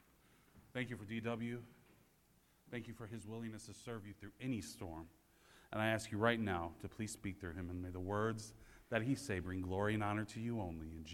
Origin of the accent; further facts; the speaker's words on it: Michigan, United States; But anyways, I'm a huge Michigan State football fan. I am from Michigan, along with Pastor Jason.